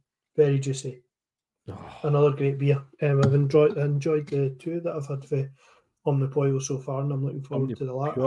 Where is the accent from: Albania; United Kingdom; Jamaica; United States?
United Kingdom; Scotland; which, being Scottish, I know Troon the place.